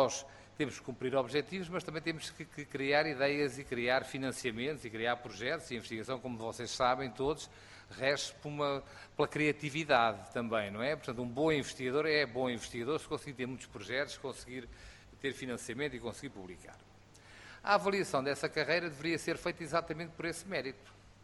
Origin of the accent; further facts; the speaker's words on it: Portugal; eu sou português